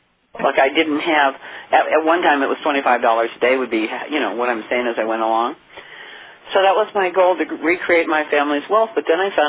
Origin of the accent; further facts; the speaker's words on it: Santa Paula, California, United States; I grew up in Santa Paula, California, Gail, where the highest paid person was an oil driller, rigger.